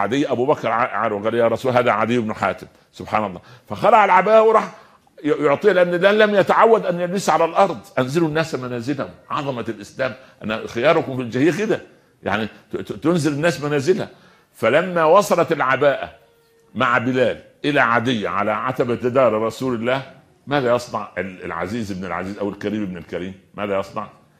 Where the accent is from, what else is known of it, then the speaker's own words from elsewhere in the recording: Egypt; في مثل عندنا في مصر جميل يقول انا غنية واحب الهدية